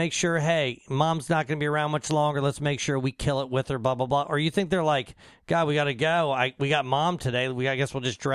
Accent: Ireland; I get to say this because being Irish, the Irish flag fucking sucks.

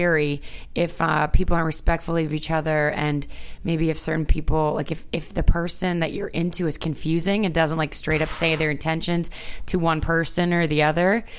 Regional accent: the South, United States; I am from the South.

